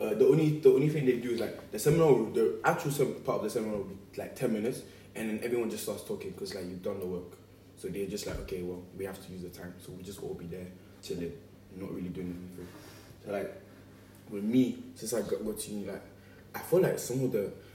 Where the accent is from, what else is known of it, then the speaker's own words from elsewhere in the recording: Switzerland; for me it was high school, by the way. I came from Switzerland.